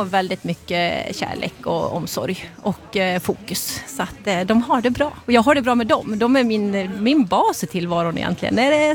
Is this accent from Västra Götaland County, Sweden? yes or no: no; Falun, Dalarna County, Sweden; moved away; Ja, men herregud, jag kommer från Dalarna. Jag kommer från Falun ursprungligen, men har bott här i 21 år.